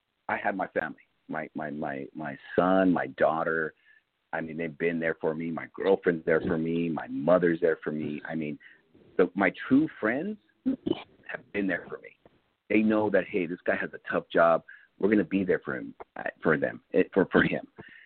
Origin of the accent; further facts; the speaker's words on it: Los Angeles, California, United States; I was born and raised in East LA, and I see it different.